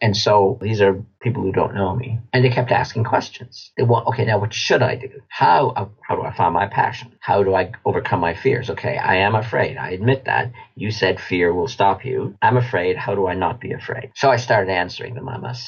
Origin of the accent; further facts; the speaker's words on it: Canada; I'm going to decline because I'm Canadian.